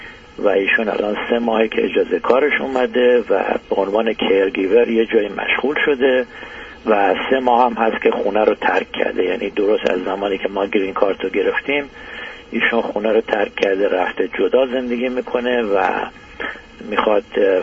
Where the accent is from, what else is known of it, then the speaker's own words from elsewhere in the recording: Iran; also born or lived in Canada; now in United States; ما 5 ساله که اومدیم امریکا، ولی 17 ساله که خارج از ایران هستیم، 12 سال کانادا، 5 سال امریکا.